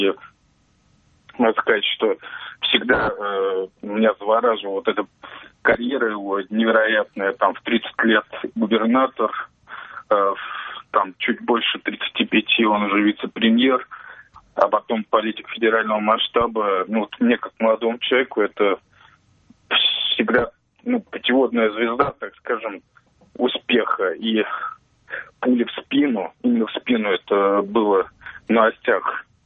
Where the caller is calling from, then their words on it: Saint Petersburg, Russia; Я из Санкт-Петербурга